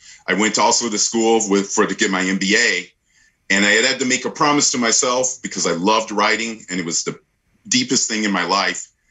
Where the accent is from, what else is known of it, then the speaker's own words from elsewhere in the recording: Iowa, United States; Originally I'm from Iowa and I grew up there, but most of my family lives in Chicago, and I kind of moseyed on up to Minnesota toward the 2000 and have lived up here ever since.